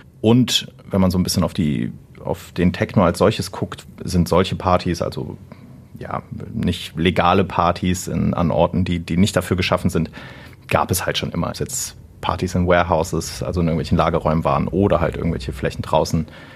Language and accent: German; Essen, North Rhine-Westphalia, Germany; Wir kommen ja aus Essen, es gibt genug Zechen hier.